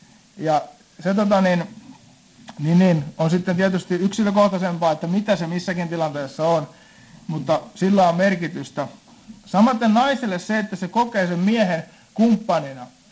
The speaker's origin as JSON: {"language": "Finnish", "town": "Tyrvää", "region": "Pirkanmaa", "country": "Finland", "said": "Kun taas meillä Tyrväällä on semmoinen, että puhutaan, niin aina jätetään semmoinen hiuksen hieno tauko"}